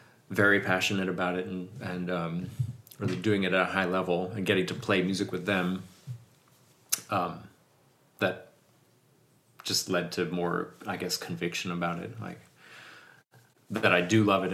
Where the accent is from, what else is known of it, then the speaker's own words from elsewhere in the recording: Rochester, New York, United States; And I grew up in Rochester, where Eastman is.